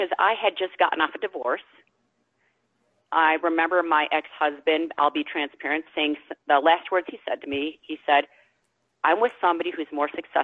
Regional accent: Wisconsin, United States; I'm dairy-free, I'm gluten-free, I'm from Wisconsin, they can't believe I can survive.

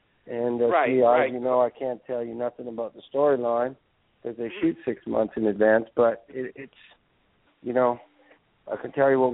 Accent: Toronto, Ontario, Canada; We're fellow Canadians from Toronto. We modeled together.

